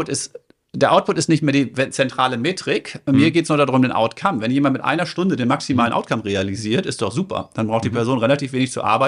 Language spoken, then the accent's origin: German; North Rhine-Westphalia, Germany; ich bin im Ruhrgebiet groß geworden. Das war kein Volkssport da.